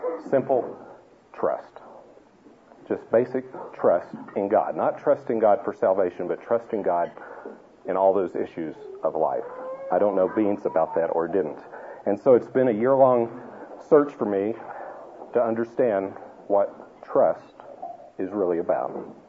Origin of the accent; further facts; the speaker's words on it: Tennessee, United States; to say up front that I'm from Tennessee. This is so you won't spend half my talk wondering where is he from with that accent.